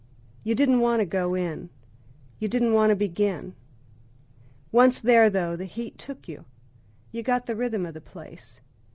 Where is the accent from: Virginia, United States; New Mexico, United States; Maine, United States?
New Mexico, United States; also born or lived in Durango, Colorado; I was born in Durango, Colorado, and grew up in northern New Mexico, actually on the Navajo Indian Reservation there.